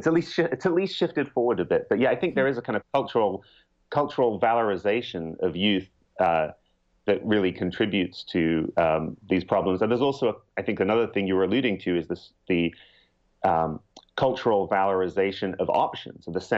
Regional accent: United Kingdom; I'm British, so maybe it's not surprising that for me the primary image of this is teeth

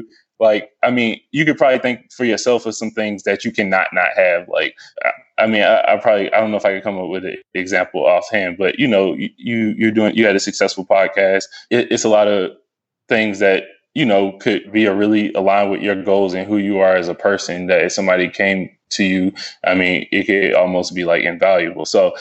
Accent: Stone Mountain, Georgia, United States; also born or lived in Lithonia; I was born and raised in Stone Mountain. I was born in Lithonia. I was born in Crawford Long Hospital.

